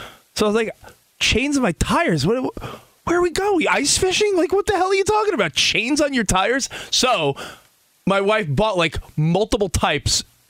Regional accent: East Coast, United States; now in California, United States; I'm from the East Coast originally, so I grew up seeing snow.

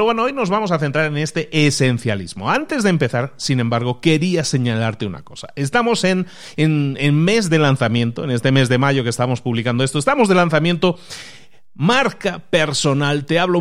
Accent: Spain; now in Mexico; fijaros que soy español, pero llevo ya 15 años o más viviendo en México

